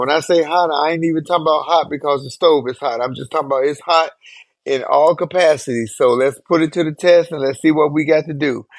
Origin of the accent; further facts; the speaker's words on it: Chicago, Illinois, United States; I am in Chicago right now, my hometown, my city.